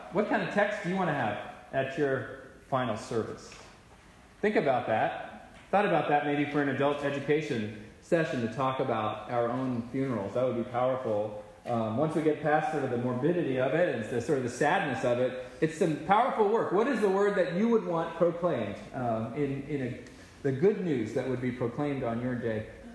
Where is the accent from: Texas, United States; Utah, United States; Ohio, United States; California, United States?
Texas, United States; Which, you know, I'm from Texas, so I love that.